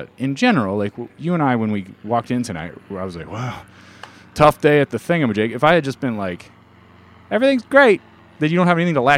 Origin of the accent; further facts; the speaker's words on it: Kansas, United States; I grew up in Kansas, same kind of thing.